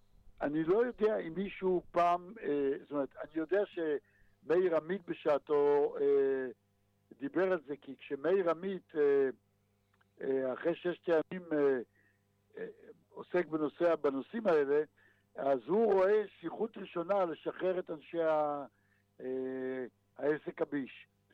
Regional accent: Kvutzat Yavne, Central District, Israel; הוא היה מהקיבוץ שאני גדלתי בו, מקבוצת יבנה

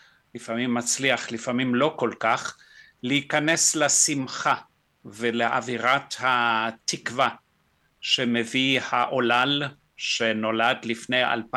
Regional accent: South Africa; now in Israel; אני יליד דרום אפריקה. אני כבר כ-48 שנים בארץ.

